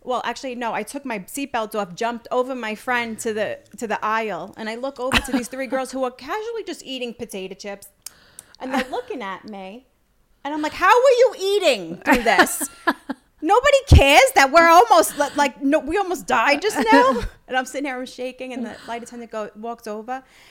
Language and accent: English; Staten Island, New York, United States; Oh, I'm from Staten Island, born and raised.